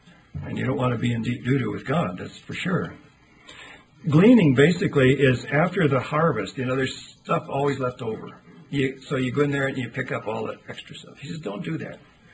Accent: Scotland, United Kingdom; So being the Scotsman I am, that appealed to me a lot

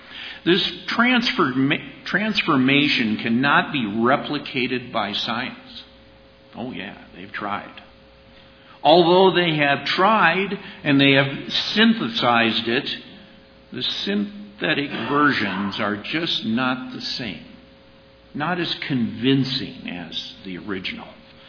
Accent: Minnesota, United States; The farm boy that I am, growing up in Minnesota, I always enjoyed the time that we would go out in the fall and turn that ground over.

